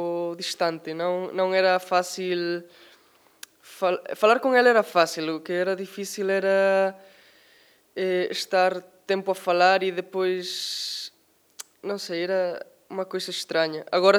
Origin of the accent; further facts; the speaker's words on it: Galicia, Spain; Portuguese is a second language; eu sou galego e a língua e a cultura galega são muito parecidas com a portuguesa, sobretudo com o norte.